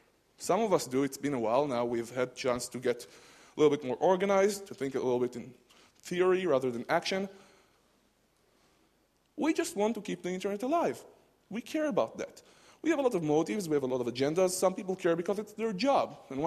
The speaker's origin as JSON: {"language": "English", "country": "Israel", "said": "I'm from Israel."}